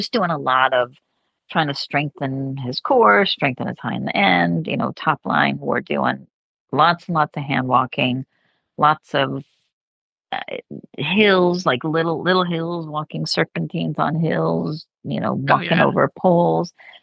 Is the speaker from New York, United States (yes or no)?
no; Arizona, United States; And I grew up in Arizona and I would just hop on my old, I was into quarter horses at the time.